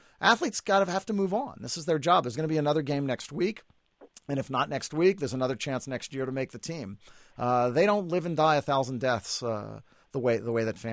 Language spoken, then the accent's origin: English; New York, United States; I grew up in New York. I was a fan of the Giants.